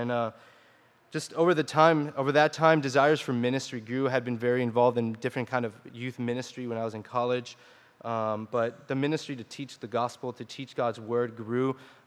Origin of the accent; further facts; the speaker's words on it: Miami, Florida, United States; For me, necessarily, I'm from Miami, so I like where there's a lot of people.